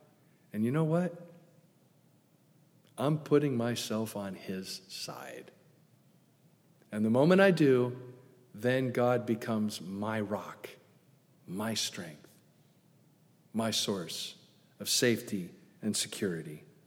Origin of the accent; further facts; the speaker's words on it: California, United States; born there; But I wasn't born in the South. I was born in Southern California, where fire is a two-syllable word